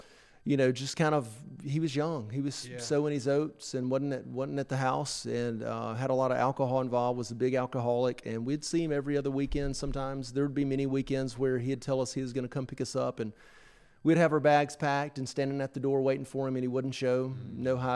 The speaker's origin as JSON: {"language": "English", "town": "Haleyville", "region": "Alabama", "country": "United States", "tie": "born or raised there", "lives_now": "Birmingham, United States", "said": "But born and raised in Haleville, graduated in 95. But what put Haleyville on the map was the home of 911 and Guthrie's Chicken."}